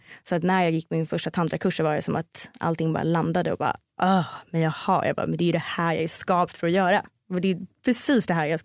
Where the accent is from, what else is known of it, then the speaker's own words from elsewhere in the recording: Stockholm, Stockholm County, Sweden; Men jag kommer från Stockholm.